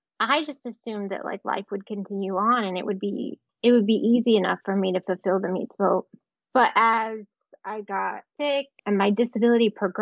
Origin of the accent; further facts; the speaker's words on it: North Carolina, United States; And growing up in North Carolina, I honestly never heard a single anti-Semitic anything.